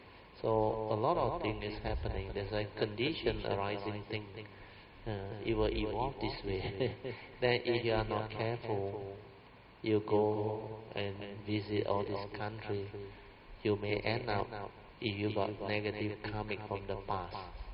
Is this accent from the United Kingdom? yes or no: no; Malaysia; English is a second language; We are new, we are from Malaysia, we don't understand the rules.